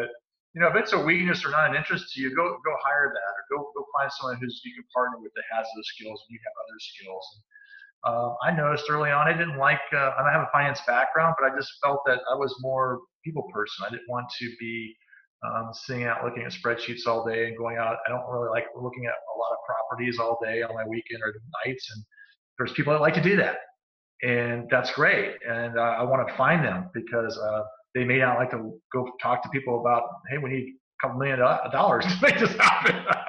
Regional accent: Cincinnati, Ohio, United States; Because I grew up in Cincinnati.

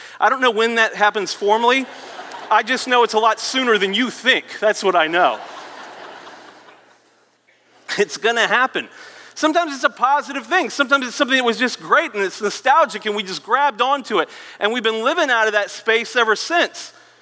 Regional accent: Norfolk, Virginia, United States; I grew up in Norfolk, Virginia.

